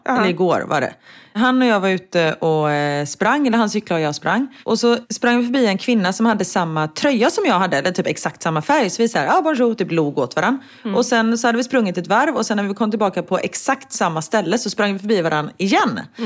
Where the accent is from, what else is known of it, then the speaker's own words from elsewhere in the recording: Sweden; för jag var så här nu när jag var hemma i Sverige i vintras och spelade in Bäst i test